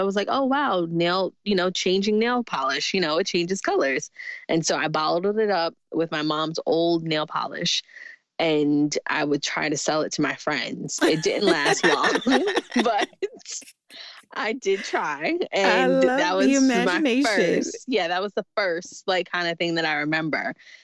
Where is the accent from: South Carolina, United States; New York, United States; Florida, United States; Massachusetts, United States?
New York, United States; New York City; And outside of my house in Queens, New York, I grew up in Jamaica, Queens, New York, and we had this bush of berries.